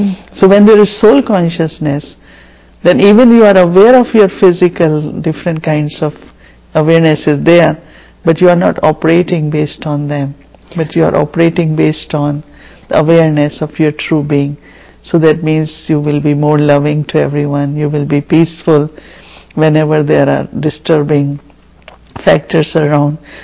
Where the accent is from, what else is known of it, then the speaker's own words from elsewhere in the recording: India; Like I am born in India, so I am Indian. This is my nationality.